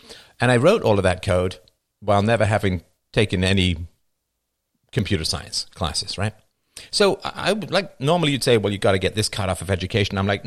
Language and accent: English; England, United Kingdom; I mean, I grew up in England, right?